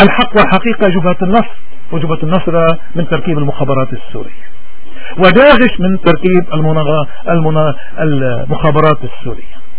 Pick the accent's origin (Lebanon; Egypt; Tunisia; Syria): Lebanon; ولأننا كلبنانيين نعتبر أن إذلال أي لبناني والتعدي على أي لبناني واختراق أمن أي منطقة هو اختراق وتعدي على كل اللبنانيين